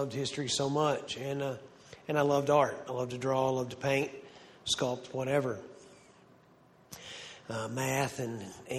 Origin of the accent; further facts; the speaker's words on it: Jonesboro, Arkansas, United States; I was born in August of 1973 in Jonesboro, Arkansas. I grew up in a decent home.